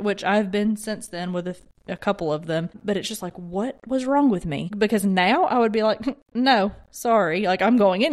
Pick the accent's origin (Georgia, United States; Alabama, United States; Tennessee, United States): Alabama, United States; I mean, I'm from Alabama.